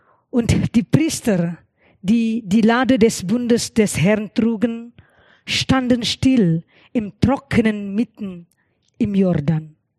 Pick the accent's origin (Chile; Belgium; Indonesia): Indonesia; German is a second language; now in Germany; in meiner Heimat in Indonesien haben wir keine Tische. Wir setzen auf Matten auf dem Boden.